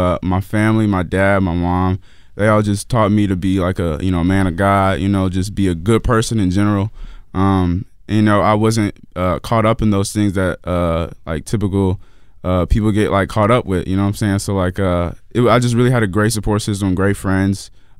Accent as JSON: {"language": "English", "town": "Milwaukee", "region": "Wisconsin", "country": "United States", "tie": "born or raised there", "said": "Growing up in Milwaukee, well, Milwaukee is like the most segregated place in the United States, that in Detroit."}